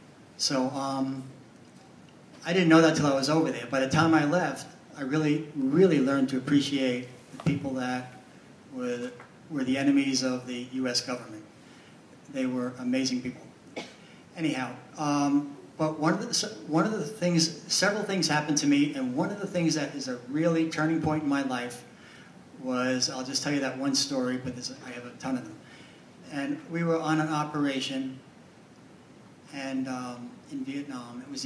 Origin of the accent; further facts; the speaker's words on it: New York, United States; Basically, I grew up on Long Island, and I was a very naive kid